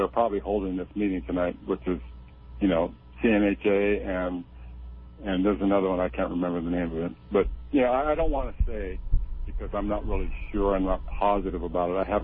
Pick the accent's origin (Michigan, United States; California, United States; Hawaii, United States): Hawaii, United States; Lanikai; I'm from Lanikai myself